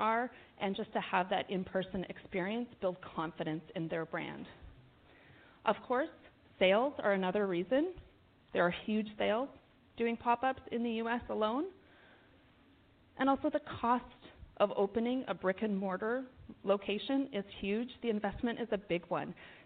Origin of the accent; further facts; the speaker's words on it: Toronto, Ontario, Canada; I'm here from Toronto, and we have a number of POS specialists here, also from Toronto and Ottawa.